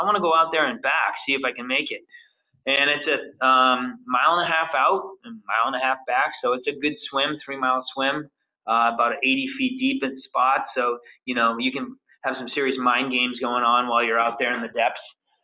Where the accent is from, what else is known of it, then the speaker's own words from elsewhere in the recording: Manchester-by-the-Sea, Massachusetts, United States; And there's an island off of my hometown. I live in a small town, Manchester by the Sea, Mass.